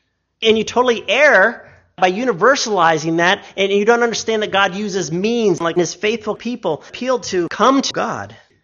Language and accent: English; Idaho, United States; I might do all sorts of things for the benefit of my home state, and I might even risk my neck to preserve some of the freedoms and actively demonstrate my loving of Idaho